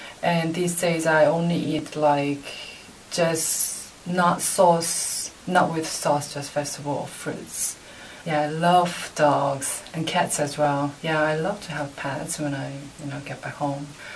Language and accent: English; Seoul, South Korea; English is a second language; I'm originally from South Korea, Seoul. Seoul is really big city, as you know, probably. It's crazy.